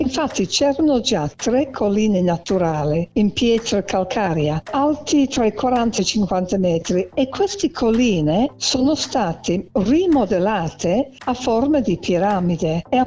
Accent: England, United Kingdom; Italian is a second language; spesso pensano che io, essendo inglese, faccio l'errore

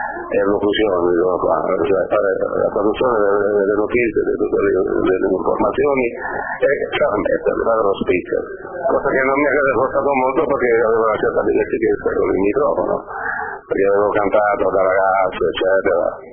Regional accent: Molise, Italy; now in Argentina; Io, come ben sapete, sono molisano dell'Alto Molise, un paesetto dell'Alto Molise, immigrai in Argentina prima mio padre nel 1950.

